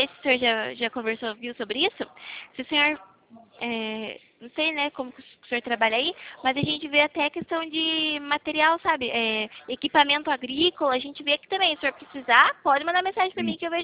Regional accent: São Paulo, Brazil; accent: interior São Paulo; Eu sou do interior aqui de São Paulo. Eu falo, você viu que eu falo mais puxado, né? O R, porta, porteira, eu falo diferente.

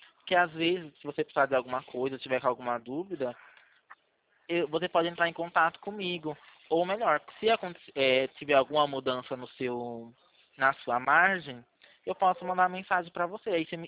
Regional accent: Limeira, São Paulo, Brazil; eu sou aqui de Limeira.

